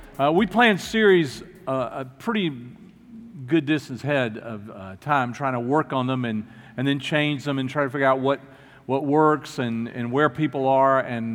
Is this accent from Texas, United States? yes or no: yes; Houston, Texas, United States; how proud I was to say, I'm from Houston and I'm a Texan.